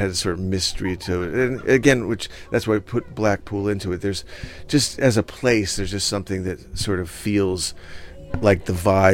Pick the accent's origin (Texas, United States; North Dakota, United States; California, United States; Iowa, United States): California, United States; Los Angeles; growing up in Los Angeles, there was this old Santa Monica pier